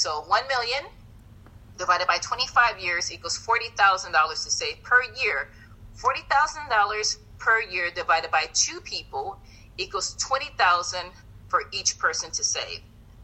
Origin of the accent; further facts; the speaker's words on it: Akron, Ohio, United States; well, actually, they're really from Alabama and Georgia, but I'm from Akron. But, you know, we have all the rubber plants there, Firestone, Goodrich, Goodyear.